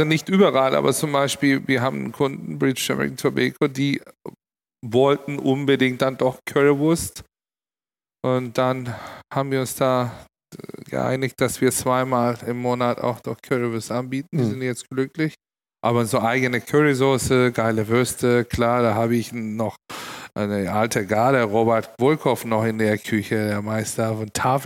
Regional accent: Istanbul, Turkey; born or raised there

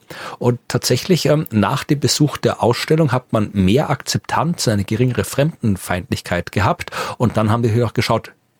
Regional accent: Austria; bei uns in Österreich war das ein großes Medienereignis

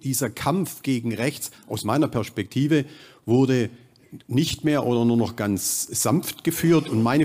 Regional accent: Frankfurt, Hesse, Germany; hier aus Frankfurt. Ich bin Hesse mit schwäbischem Migrationshintergrund.

